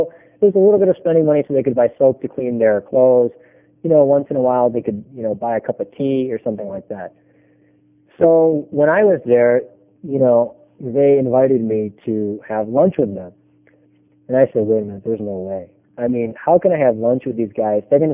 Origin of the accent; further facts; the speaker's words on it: United States; I'm an American.